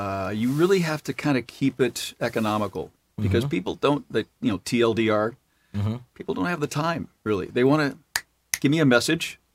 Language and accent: English; Illinois, United States; So, you know, that farm you mentioned that I grew up on in Illinois?